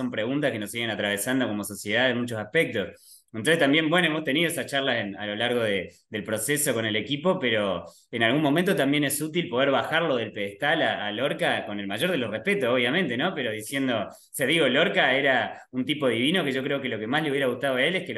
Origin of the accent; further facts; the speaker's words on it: Córdoba, Argentina; moved away as an adult; now in Uruguay; Yo soy de Córdoba, estoy acá hace 4 años, me vine a estudiar la Tecnicatura en Dramaturgia y me quedé. Tenía amigos acá y hacía tiempo que tenía ganas de vivir en Uruguay